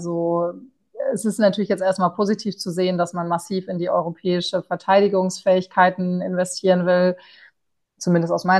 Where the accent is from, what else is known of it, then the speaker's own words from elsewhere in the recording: North Rhine-Westphalia, Germany; also ich komme aus dem Münsterland, was jetzt keine klassische Grenzregion ist, aber die Niederlande sind sehr nah.